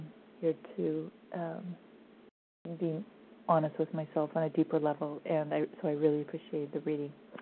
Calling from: California, United States; from Northern Cali

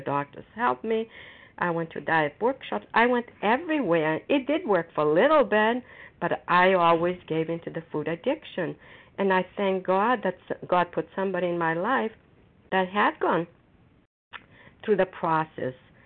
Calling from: Foxborough, Massachusetts, United States; recovered compulsive overeater, and I'm calling from Foxborough, Massachusetts.

